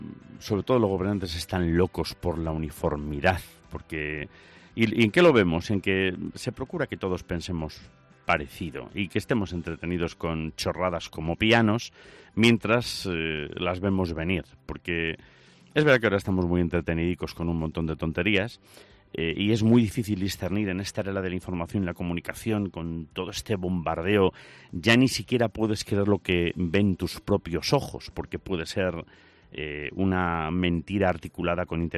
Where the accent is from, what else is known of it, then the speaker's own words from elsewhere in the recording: Lugo, Galicia, Spain; Spanish is a second language; ya toda la gente sabe que yo soy gallego, soy de Lugo. Lo que pasa es que eu perdí un acento falando castelaniquí, pero eu son de Lugo